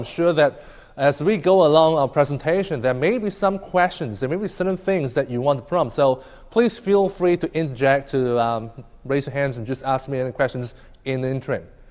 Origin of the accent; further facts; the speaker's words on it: Singapore; now in Shanghai, China; originally I was from Singapore. Right, and but now I'm actually based in Shanghai. I've been in China for the past 5 years.